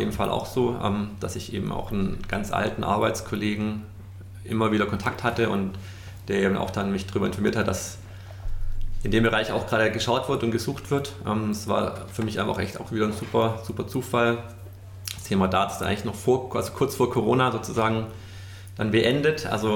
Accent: Stuttgart, Baden-Württemberg, Germany; Also Stuttgart, mein Heimatort, da gibt es dann schon noch die Maultaschen.

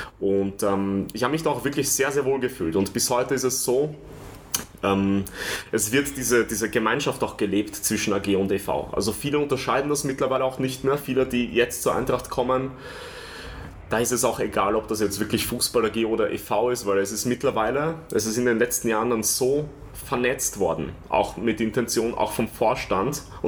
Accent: Vienna, Austria; wie werde ich dann als Wiener da ankommen oder als Österreicher?

